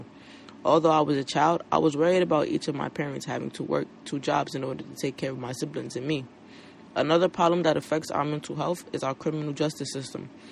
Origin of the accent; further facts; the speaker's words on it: New York City, New York, United States; Growing up in Washington Heights, I watched my family struggle because my parents could not find jobs that paid well.